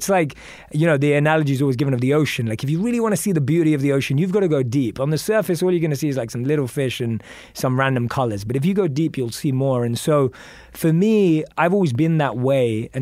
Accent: London, United Kingdom; I'm a kid growing up in London who thinks he's really cool, listens to rap music.

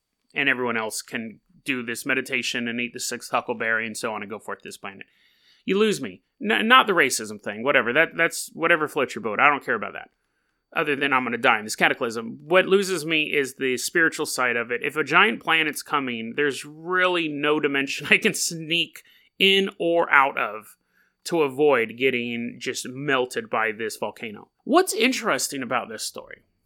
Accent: California, United States; now in Hood River, United States; And, you know, I come from California. Everything was earthquake-proof.

